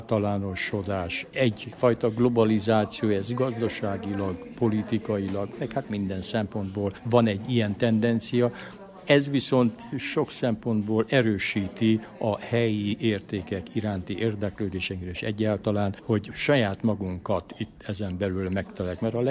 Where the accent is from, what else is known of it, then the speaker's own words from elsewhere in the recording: Cluj-Napoca, Cluj County, Romania; elsősorban kolozsvári vagyok, de van egyfajta kötődésem Kalotaszeghez, van egyfajta kötődésem ugye Székelyföldhöz